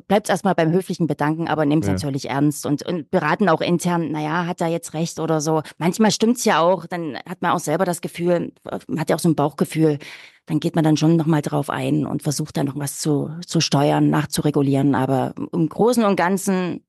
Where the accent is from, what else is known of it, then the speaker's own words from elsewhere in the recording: Plauen, Saxony, Germany; ich komme selbst aus Plauen, wo unser Sendestudio auch steht.